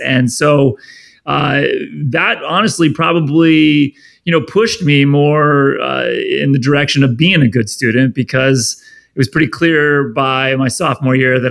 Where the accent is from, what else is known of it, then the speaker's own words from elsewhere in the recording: Cincinnati, Ohio, United States; I was also into sports and played baseball and soccer and basketball growing up in Cincinnati.